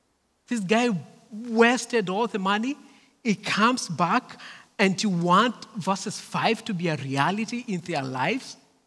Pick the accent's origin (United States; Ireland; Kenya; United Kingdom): Kenya; first language Kamba; English is a second language; I always like when I read Psalm 23 in my native language, which is Kamba, because the emphasis of verses 6 is just beautiful.